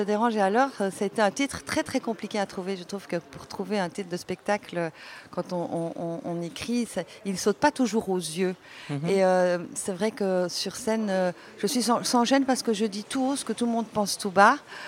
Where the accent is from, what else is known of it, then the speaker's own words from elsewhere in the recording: Belgium; je suis née en Belgique, j'ai été élevée par une culture grecque, très méditerranéenne.